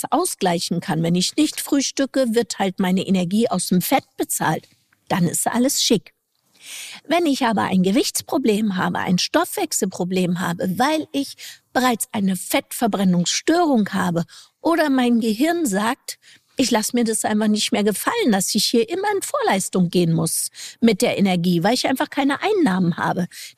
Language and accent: German; East Germany, Germany; Allerdings bin ich in der DDR aufgewachsen und wir hatten sehr wenig hochverarbeitete Lebensmittel.